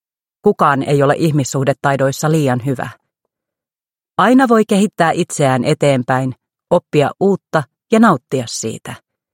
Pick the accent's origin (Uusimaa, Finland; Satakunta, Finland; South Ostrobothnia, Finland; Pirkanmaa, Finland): Uusimaa, Finland; Vantaa; Kasvoin Koivukylässä Vantaalla ja opiskelin Otaniemessä Aalto-yliopistossa tuotantotalouden diplomi-insinööriksi.